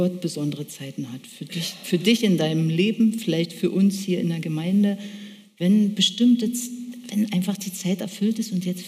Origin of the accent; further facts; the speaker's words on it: East Germany, Germany; Aber ich bin im Osten aufgewachsen und als Wendezeit war, war ich 25.